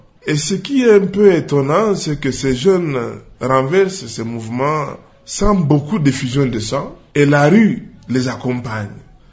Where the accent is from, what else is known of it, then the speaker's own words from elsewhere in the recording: Bukavu, South Kivu, DR Congo; la situation socio-politique que nous vivons en général chez nous au Congo et en particulier ici chez nous à Bukavu.